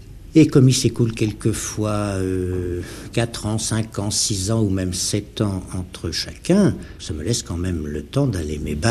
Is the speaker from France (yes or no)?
yes; Brittany, France; Je suis breton, oui.